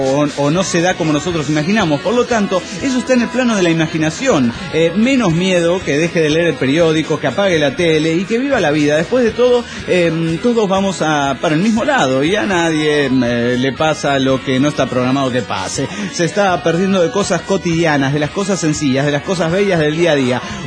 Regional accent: Cochabamba, Bolivia; de Cochabamba, Bolivia.

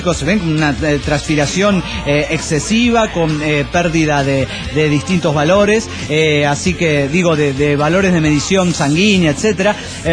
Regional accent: Monterrey, Nuevo León, Mexico; de Monterrey, Nuevo León, México.

